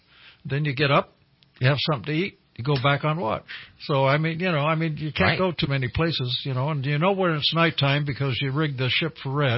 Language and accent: English; Vallejo, California, United States; born there; You know, I was born in Mare Island Naval Shipyard.